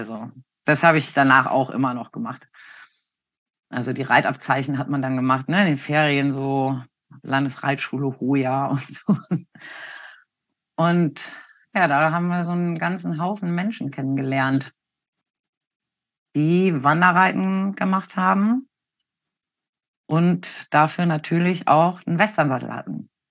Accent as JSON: {"language": "German", "region": "Lower Saxony", "country": "Germany", "said": "Ich komme aus dem Raum Hannover. Da bin ich 1972 geboren, im Juni am 13."}